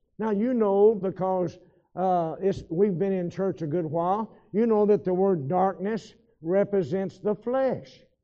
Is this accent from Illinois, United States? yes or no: no; Texas, United States; I said, "Yes, ma'am, I'm from Texas."